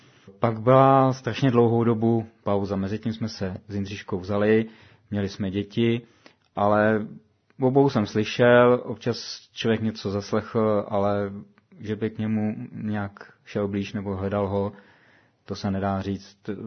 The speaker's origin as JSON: {"language": "Czech", "region": "Prague", "country": "Czechia", "said": "a původem jsem z Prahy."}